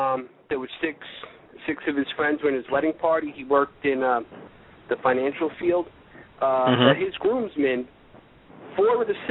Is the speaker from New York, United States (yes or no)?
yes; New York, United States; Yeah, we're both from the New York area